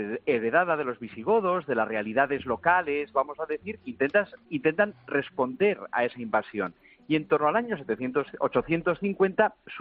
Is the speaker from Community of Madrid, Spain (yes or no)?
no; La Rioja, Spain; En el norte de Navarra, yo que soy riojano, pues sabemos pues que se habla euskera, cosa que no sucede en la Ribera.